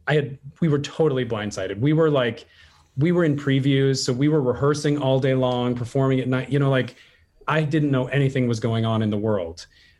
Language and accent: English; Utah, United States; You know, I was a Mormon kid growing up in Utah.